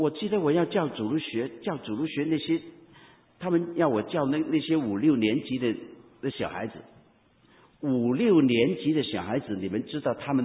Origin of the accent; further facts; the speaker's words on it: Hong Kong; 这是我们香港人所经历到一个突特的一个情况啊。